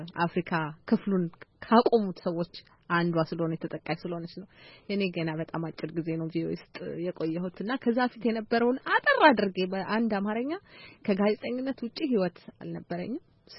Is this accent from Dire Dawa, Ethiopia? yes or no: yes; Dire Dawa, Ethiopia; ድሬዳዋ ነው ተወልጄ ያደኩት እዛ ድሬዳዋ ነው እንግዲህ መጀመሪያ ደረጃ ትምህርቴ ነው የተማርኩት ከዛ በኋላ አዲስ አበባ ስመጣና